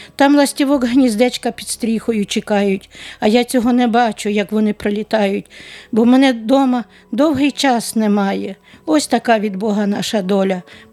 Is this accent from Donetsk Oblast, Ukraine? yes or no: yes; Donetsk Oblast, Ukraine; А далі, ну, в Бахмуті, 40 кілометрів від нашого села